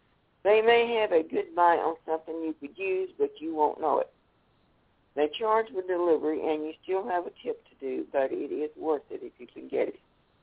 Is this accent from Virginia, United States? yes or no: no; Oklahoma, United States; from Oklahoma, and I thank you for letting me serve, and I thank you for being here, too.